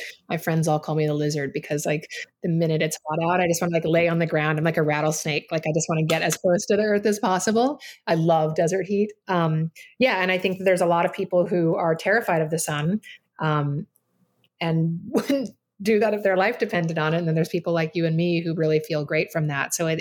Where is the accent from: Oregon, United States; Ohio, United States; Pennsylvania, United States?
Oregon, United States; I would do it like in the yard with like mud because I grew up in Oregon. So there was always mud everywhere.